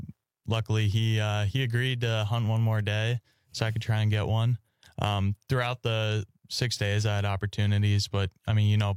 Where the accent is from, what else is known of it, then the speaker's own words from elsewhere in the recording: Cedarburg, Wisconsin, United States; I grew up in Cedarburg, Wisconsin, you know, 30 minutes north of Milwaukee.